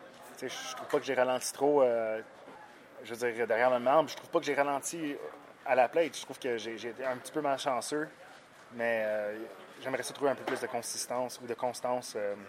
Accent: Canada; Puis en plus, je suis Canadien, fait que c'est vraiment le fun.

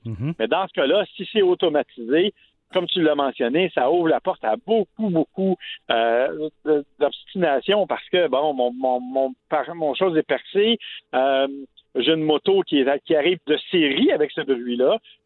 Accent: Quebec, Canada; c'est même la loi chez nous, au Québec.

